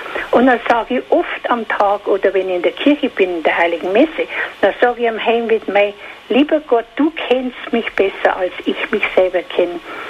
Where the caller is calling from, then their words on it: Munich, Bavaria, Germany; Ich komme aus München.